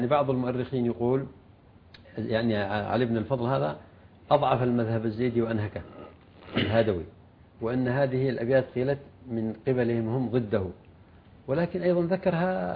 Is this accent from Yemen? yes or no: yes; Yemen; يعني هي معروفة عندنا في اليمن يحفظها كثير من الناس